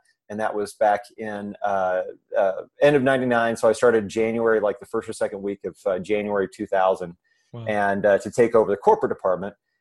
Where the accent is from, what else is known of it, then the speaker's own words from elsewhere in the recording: Indiana, United States; I'm from Indiana originally.